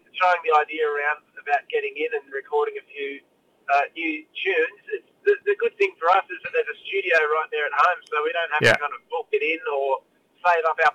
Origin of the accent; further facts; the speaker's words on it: New South Wales, Australia; I'm from the South Coast, so when I had to go to Canberra